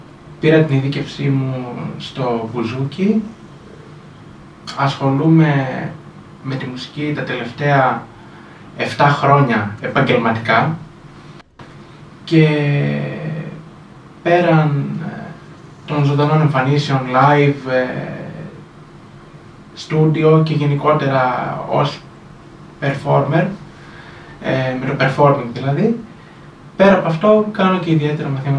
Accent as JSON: {"language": "Greek", "town": "Trikala", "region": "Thessaly", "country": "Greece", "said": "Κατάγομαι από τα Τρίκαλα Θεσσαλίας. Δραστηριοποιούμε στα Τρίκαλα ως μουσικός. Για ένα διάστημα 4-5 ετών βρισκόμουν στην Άρτα"}